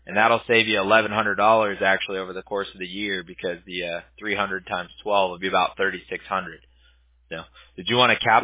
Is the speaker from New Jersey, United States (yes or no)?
no; Big Bear, California, United States; I grew up in Big Bear, which is in the mountains in California.